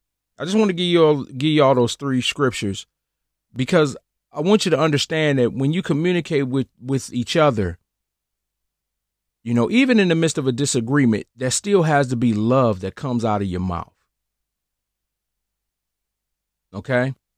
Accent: Cleveland, Ohio, United States; You know, when I grew up back in Cleveland, Ohio, off the streets of Harvard Avenue

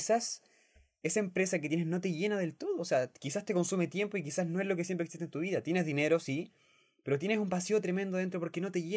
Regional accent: Chile; Porque me di cuenta que en estas fechas, próximo a fiestas patrias en mi país y próximo al 18 de septiembre y todo eso

